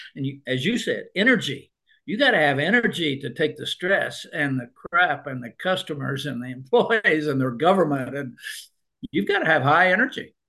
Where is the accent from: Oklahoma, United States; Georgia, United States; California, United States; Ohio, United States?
Oklahoma, United States; I grew up in Oklahoma on a farm.